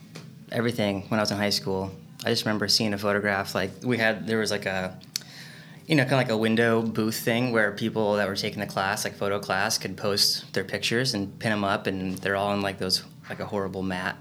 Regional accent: Longview, Washington, United States; also born or lived in Seattle / New York City; I grew up, I'm from the Northwest. I grew up in Longview, Washington.

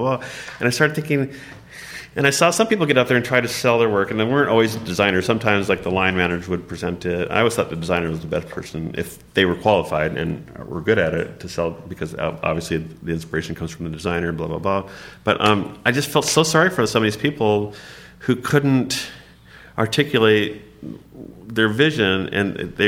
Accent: West Coast, United States; It's been blowing my mind because I grew up on the West Coast.

